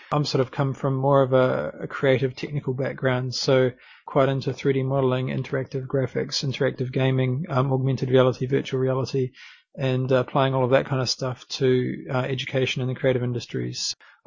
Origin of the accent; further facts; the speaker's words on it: Christchurch, Canterbury, New Zealand; from Christchurch, New Zealand.